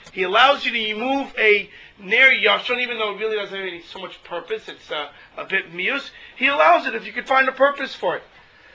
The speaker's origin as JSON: {"language": "English", "country": "United States", "said": "I said, I'm an American. I take a shower every day."}